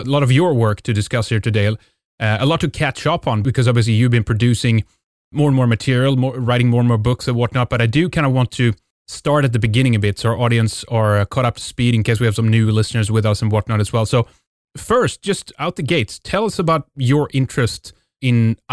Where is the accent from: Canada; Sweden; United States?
Sweden; English is a second language; Red Eyes Radio. … from Sweden.